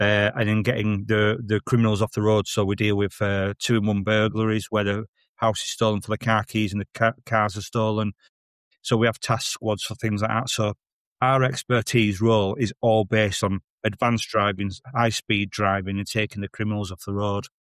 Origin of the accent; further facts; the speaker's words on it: England, United Kingdom; I'm a bit stupid. I'm from England.